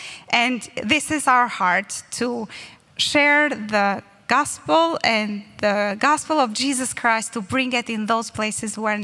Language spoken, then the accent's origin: English; Albania; English is a second language; we are from Albania, and we grew up in a Muslim family